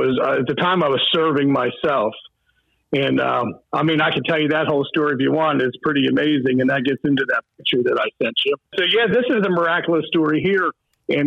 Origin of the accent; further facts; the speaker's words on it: Cape May, New Jersey, United States; Sure. Yes. I'm from Cape May, New Jersey. If you know anything about New Jersey, it's a good section in New Jersey. But I've been here for 54 years and going on 55.